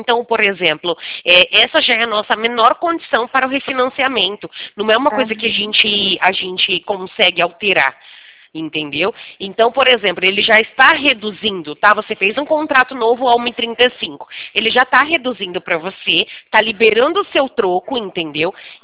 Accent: Americana, São Paulo, Brazil; Eu sou do interior de São Paulo. É Campinas, não, Americana. Do lado de Campinas.

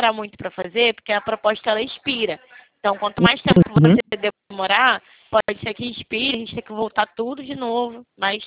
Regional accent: Rio de Janeiro, Brazil; Eu sou do Rio de Janeiro, tá?

